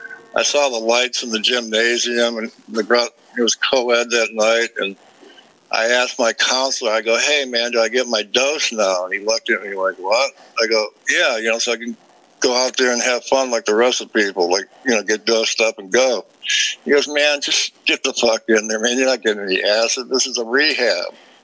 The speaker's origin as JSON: {"language": "English", "town": "Detroit", "region": "Michigan", "country": "United States", "tie": "born there", "said": "I was born in Detroit, Michigan, and in a very successful family, but a very crazy family."}